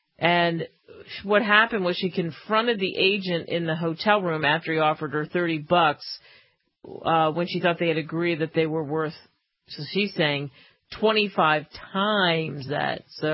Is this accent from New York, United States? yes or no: yes; New York, United States; also born or lived in Philadelphia area; because I grew up in New York and then we moved to the Philadelphia area